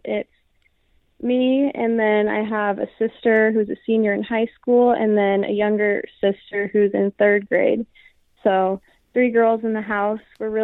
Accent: Fargo, North Dakota, United States; born there; now in Bismarck, United States; I was born in Fargo, North Dakota, and then moved to a couple different states after that, and now we're back in North Dakota, in Bismarck, actually.

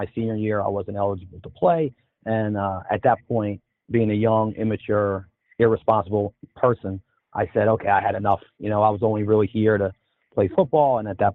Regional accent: Bridgeton, New Jersey, United States; But the problem was I grew up in Bridgeton, New Jersey, and it's a great historic neighborhood, but it also has its dark side.

